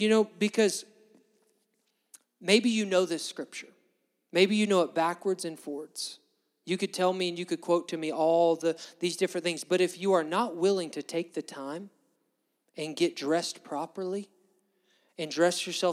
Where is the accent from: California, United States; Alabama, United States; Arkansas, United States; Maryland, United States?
Alabama, United States; how many of you guys are born and raised in Alabama like me?